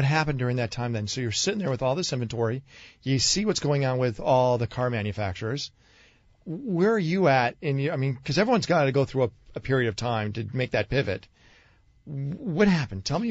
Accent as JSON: {"language": "English", "town": "Chicago", "region": "Illinois", "country": "United States", "said": "And I come from Chicago, right?"}